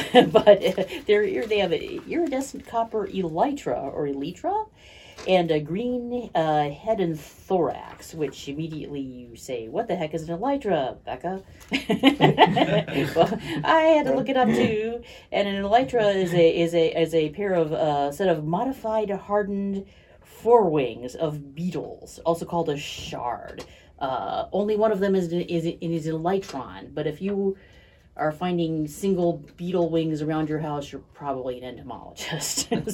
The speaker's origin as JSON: {"language": "English", "region": "Midwest", "country": "United States", "said": "we're from the Midwest here."}